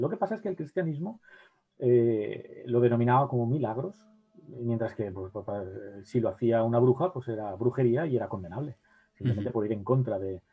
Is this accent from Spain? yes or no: yes; Valencia, Valencian Community, Spain; yo que soy de Valencia